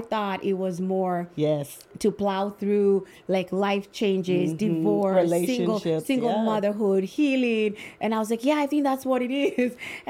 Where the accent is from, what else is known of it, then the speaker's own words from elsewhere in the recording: Nairobi, Kenya; now in Albany, United States; So I'm originally from Kenya, born and raised in Nairobi, and I migrated to the U.S. 20-something years ago. But yeah, that's where I'm from, East Africa, all the way.